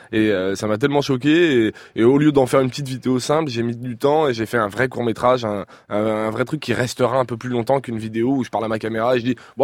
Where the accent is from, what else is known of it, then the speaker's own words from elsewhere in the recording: Lyon, Auvergne-Rhône-Alpes, France; Je suis de Lyon en plus, donc c'est peut-être à Paris peut-être, mais à Lyon, non, pas du tout.